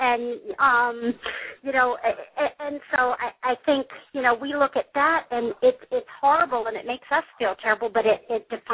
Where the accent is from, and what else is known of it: the South, United States